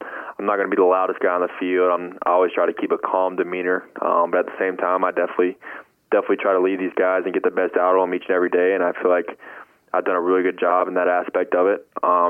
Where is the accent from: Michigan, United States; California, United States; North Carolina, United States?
North Carolina, United States; Charlotte; and then we're both from Charlotte, so we've worked out in the off season every year